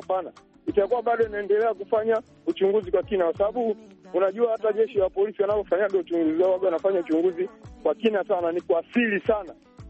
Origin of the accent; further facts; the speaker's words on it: Nsemera, Katavi, Tanzania; mkongo wa Saramu Afrika Mashariki. Mimi natokea Nsemera kwa Rapati ya Mpanda Katavi nchini Tanzania.